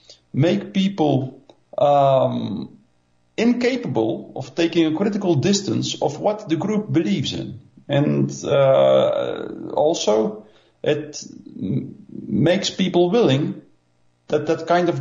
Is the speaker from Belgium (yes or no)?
yes; Belgium; English is a second language; Belgium. I'm from Belgium.